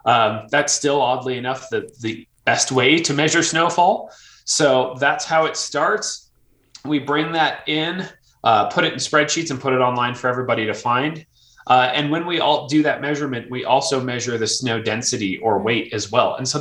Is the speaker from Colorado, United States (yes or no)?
yes; Denver, Colorado, United States; I grew up in Denver, Colorado